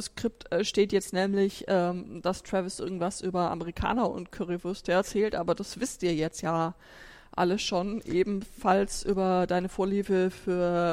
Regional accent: West Germany, Germany; So als Westdeutsche

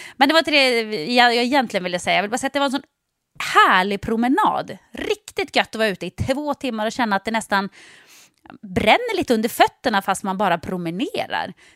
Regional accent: Jokkmokk, Norrbotten County, Sweden; now in Stockholm, Sweden; sen jag flyttade från Jokkmokk skulle jag säga, så har jag aldrig känt mig riktigt hemma någonstans. För jag har flyttat runt på många ställen, bott på olika orter, aldrig känt mig riktigt hemma.

